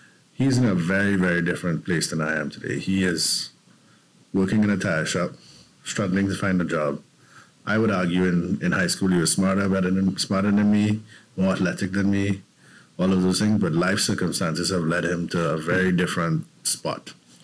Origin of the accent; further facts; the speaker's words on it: Chaguanas, Trinidad & Tobago; but I basically grew up in Chaguanas, and for people who don't know where that is or don't live in Trinidad, I grew up in the middle of a cane field, quite literally.